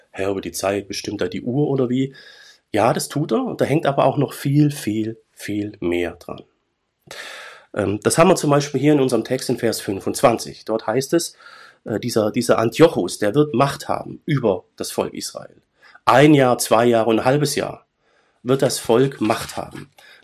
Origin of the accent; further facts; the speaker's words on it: Baden-Württemberg, Germany; In meinem Heimatdorf, wo ich herkomme, Urschwäbisch, Heimatdorf